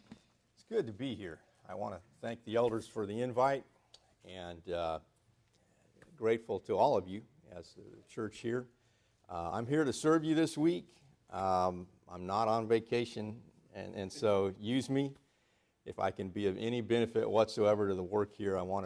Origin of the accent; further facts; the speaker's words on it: Santa Clara, California, United States; And I'm currently preaching back where I grew up in Santa Clara, California, the Silicon Valley.